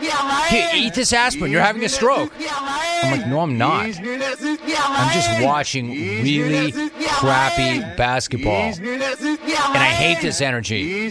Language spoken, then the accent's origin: English; California, United States; It's the Valley. I grew up in the Valley. I rep the 818 hard.